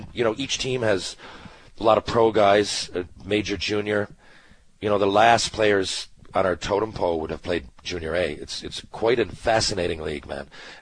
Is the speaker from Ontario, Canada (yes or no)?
no; Mount Pearl, Newfoundland and Labrador, Canada; Yeah, he played for Mount Pearl, my hometown, and he just said, hey, and one of my best friends, too.